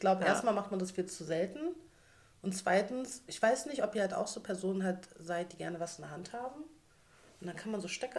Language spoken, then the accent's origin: German; Berlin, Germany; Und ich komme ja auch aus Berlin.